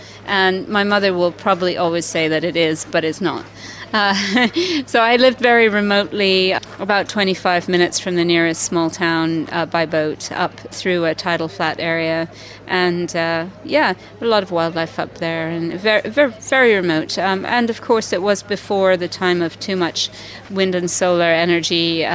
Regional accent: Canada; I'm just over from Canada with my book, Wild Fierce Life, Dangerous Moments on the Outer Coast.

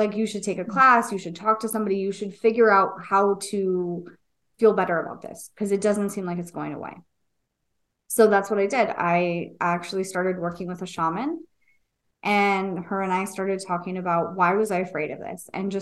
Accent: San Diego, California, United States; And so I grew up in San Diego. So we partied outside.

